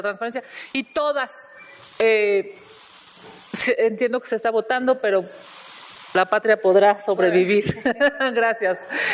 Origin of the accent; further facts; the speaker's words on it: Mexico City, Mexico; Quienes somos de la Ciudad de México estamos viviendo un nivel brutal de desapariciones de mujeres.